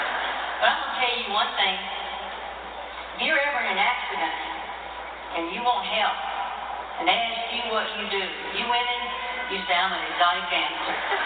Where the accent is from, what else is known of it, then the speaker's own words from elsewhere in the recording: Nashville, Tennessee, United States; My sister had gotten Nashville, yes, my hometown. People still say I sound like Nashville a lot.